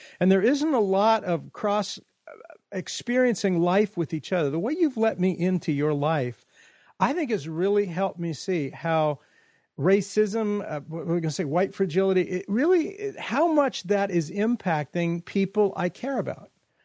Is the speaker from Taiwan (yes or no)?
no; California, United States; Now, I grew up in California, so I grew up in the Central Valley.